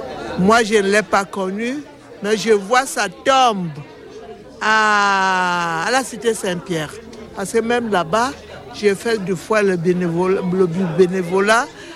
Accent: Cameroon; now in France; moi je suis camerounaise, je suis étrangère. Donc, dès que je suis entrée en France

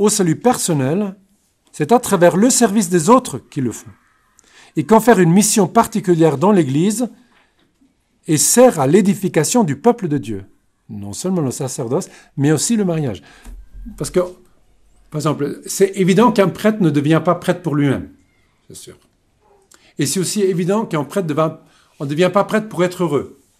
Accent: Germany; peut-être que j'avais l'avantage d'être allemand, donc déjà en tant qu'allemand, tu commences toujours de mauvais côté.

